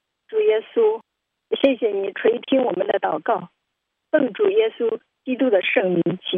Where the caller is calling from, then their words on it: Jiangsu, China; 我是江苏的